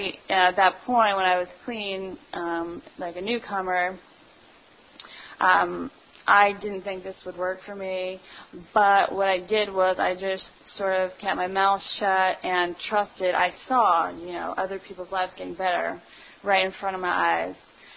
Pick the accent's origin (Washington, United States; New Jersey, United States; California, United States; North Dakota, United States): New Jersey, United States; now in State College, United States; I moved away, I left, I grew up in Jersey, and I moved here to State College